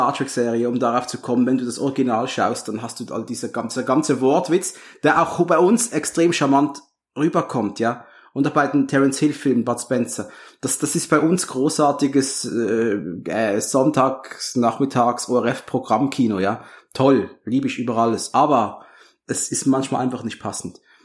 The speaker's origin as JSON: {"language": "German", "country": "Switzerland", "tie": "born or raised there", "said": "bei uns in der Schweiz, da gab's als ich noch ein Kind war"}